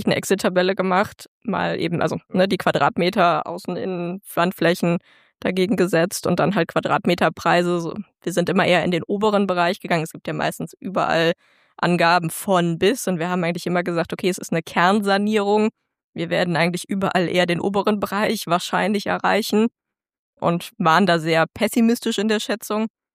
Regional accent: North Rhine-Westphalia, Germany; Also ich komme eigentlich aus dem Bergischen Land, das ist nicht ganz so weit weg.

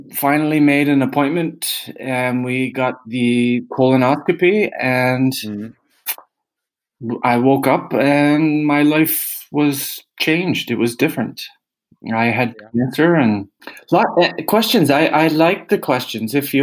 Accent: Canada; my hometown in Canada

